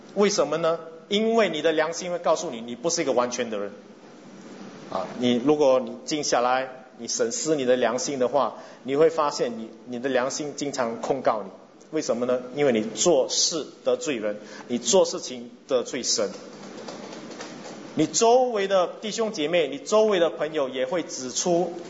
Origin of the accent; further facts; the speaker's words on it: Singapore; 我们新加坡人通常没有饥饿超过一两天